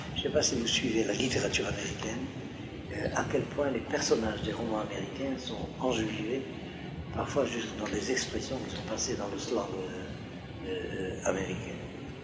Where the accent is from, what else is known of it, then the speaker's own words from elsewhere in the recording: France; lorsque nous vivions en France, et si on nous demandait, mais vous êtes quoi? On avait tendance de répondre, nous sommes français. Et puis on nous demandait, vous êtes français? On est juifs.